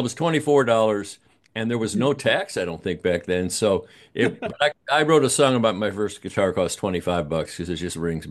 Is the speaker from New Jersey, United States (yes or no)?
no; Long Lake, Minnesota, United States; Born and raised in Long Lake, Minnesota, and a kid in the times.